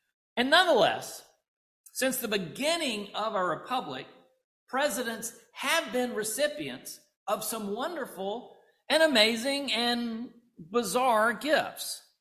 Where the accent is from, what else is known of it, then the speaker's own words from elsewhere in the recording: Mobile, Alabama, United States; a candidate for the presidency came through my hometown, Mobile, Alabama, not a place that many candidates ever pass through